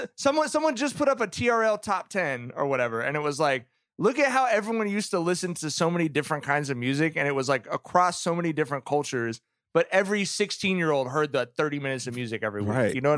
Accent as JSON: {"language": "English", "region": "California", "country": "United States", "tie": "born or raised there", "said": "But then the other thing that was amazing growing up in Southern California is we had Power 106 for rap, and then we had K-Rock for white person music."}